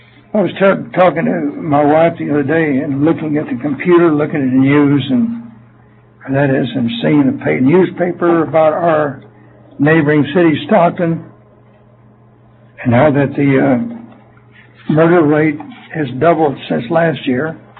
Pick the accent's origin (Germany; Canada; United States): Canada; I'm from Canada.